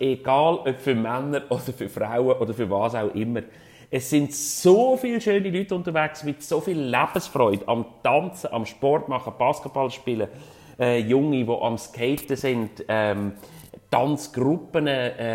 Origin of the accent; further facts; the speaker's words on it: Switzerland; dass ich als Schweizer, der ein bisschen zurückhaltend bin und die Sprache nicht kann